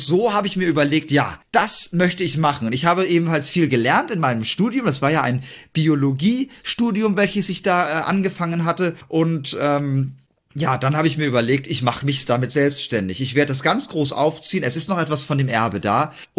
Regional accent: Kreuzhain, Germany; Ich selbst bin ja in einem ganz kleinen Dorf aufgewachsen, das heißt Kreuzhain. Das ist gar nicht weit von Dornenheim entfernt. Und da habe ich dann bei meinen Eltern in recht bescheidenen Verhältnissen gelebt.

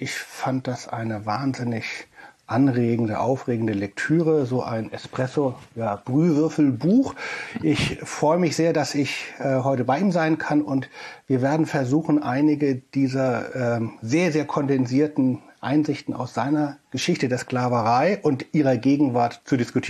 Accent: Hamburg, Germany; ich komme aus Hamburg, Geburtsstadt.

